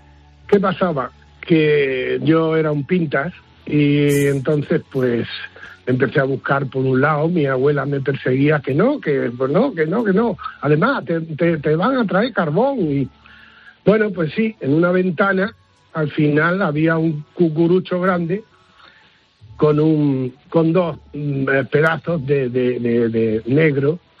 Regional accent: Mérida, Extremadura, Spain; yo soy de Mérida

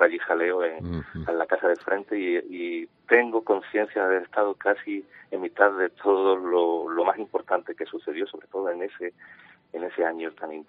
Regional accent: Belmez, Andalusia, Spain; ¿tú dónde eres? Mira, pues yo de Jaén. No, de un pueblo, no lo vas a conocer, un pueblo pequeñito. Pero ¿qué pueblo? Ya no te quedaba más remedio aunque lo dijeras con la boca pequeña. Belmez de la Moraleda.

